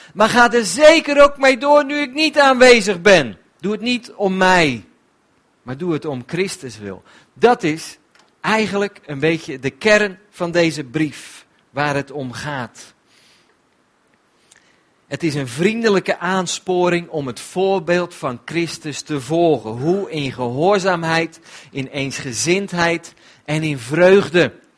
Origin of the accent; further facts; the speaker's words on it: Netherlands; Weet je, als Nederlanders zijn wij heel erg taakgericht.